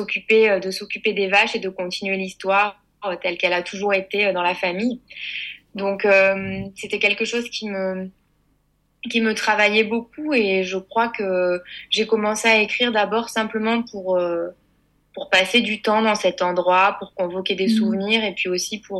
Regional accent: Auvergne-Rhône-Alpes, France; moi, j'ai grandi donc en Ardèche et j'ai passé beaucoup de temps dans une ferme qui était la ferme de mes grands-parents

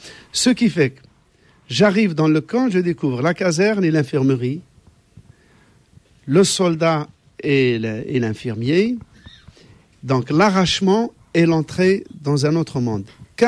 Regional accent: Algeria; born there; Je suis né dans le Djebel, comme la majorité des Algériens de l'époque. Le Djebel, c'est un monde de montagnes, de clairières, de forêts, sans route pour y accéder.

